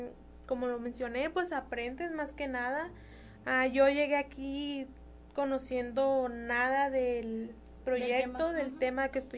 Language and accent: Spanish; Trincheras, Sonora, Mexico; un saludo a toda la gente de Trincheras, que es de donde vengo.